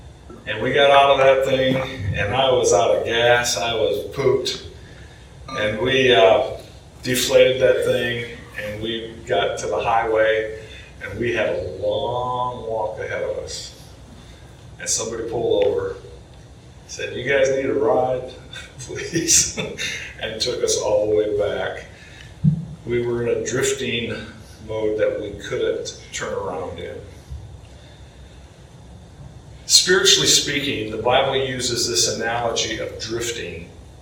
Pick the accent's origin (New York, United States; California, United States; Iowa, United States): Iowa, United States; Le Mars; and I was in my hometown of Lamar's, Iowa.